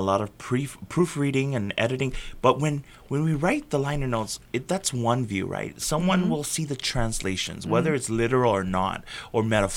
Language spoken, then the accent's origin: English; Hilo, Hawaii, United States; I talk about Hilo, my hometown.